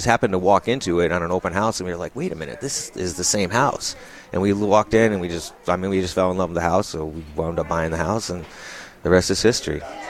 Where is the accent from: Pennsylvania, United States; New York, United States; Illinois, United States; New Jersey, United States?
New York, United States; Albany; I grew up in the Albany area, and that's kind of far away, right? It's not as close as, like, here. It's, like, 2.5 hours.